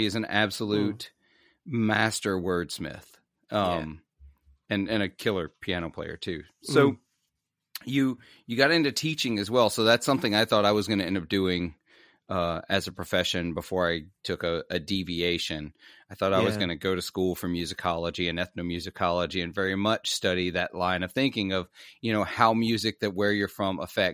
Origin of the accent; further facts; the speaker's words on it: Clarksdale, Mississippi, United States; I'm from the Mississippi Delta. And so I'm from cool Clarksdale, Mississippi.